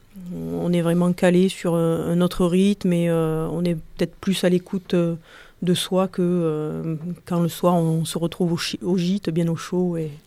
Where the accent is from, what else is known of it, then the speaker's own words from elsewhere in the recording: Nîmes, Occitanie, France; Moi, je suis originaire de Nîmes. Plutôt du côté des Cévennes. Certes, c'est une région montagneuse, mais pas tout à fait comme le Vercors.